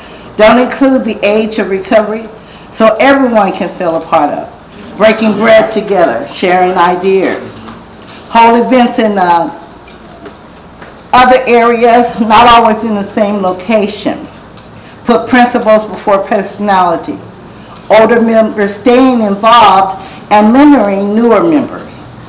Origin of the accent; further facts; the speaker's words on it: Compton, California, United States; And I'm from Compton, so.